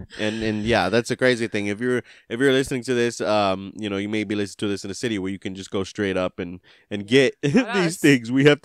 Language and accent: English; Houston, Texas, United States; I grew up in Houston.